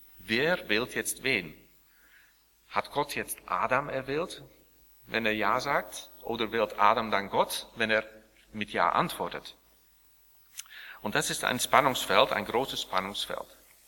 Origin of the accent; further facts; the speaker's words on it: Sliedrecht, South Holland, Netherlands; born there; German is a second language; Ich bin selber in Sliedrecht geboren. Das liegt gerade 10 Kilometer von Dordrecht entfernt. Und ich bin auch in einer Kirche groß geworden, wo diese Lehre sehr stark dominiert hat